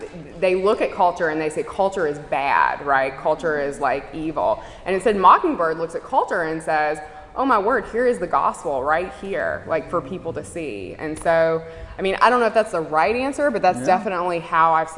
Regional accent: Mississippi, United States; I'm from Mississippi, where, like, my joke about Mississippi is

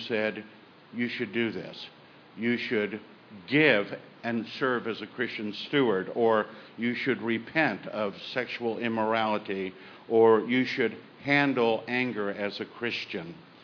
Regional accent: Columbia, United States; from Columbia.

